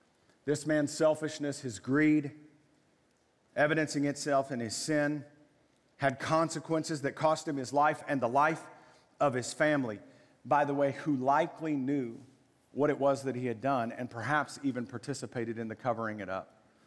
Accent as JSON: {"language": "English", "town": "Waco", "region": "Texas", "country": "United States", "tie": "born or raised there", "said": "I can remember growing up in Waco, spending the night at a friend's house"}